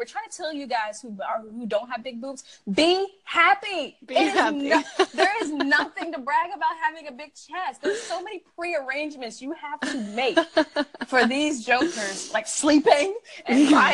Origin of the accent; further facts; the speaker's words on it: Virginia, United States; I grew up in Virginia.